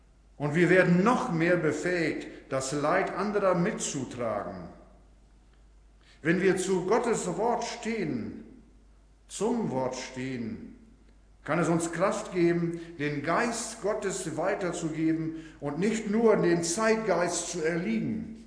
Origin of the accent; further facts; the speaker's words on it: Wilsum, Lower Saxony, Germany; das gilt auch da, wo ich herkomme, in Wilsum.